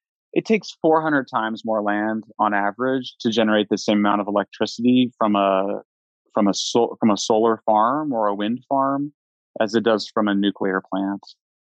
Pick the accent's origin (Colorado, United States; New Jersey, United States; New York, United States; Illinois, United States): Colorado, United States; I'm from Colorado. We have much higher radiation than other states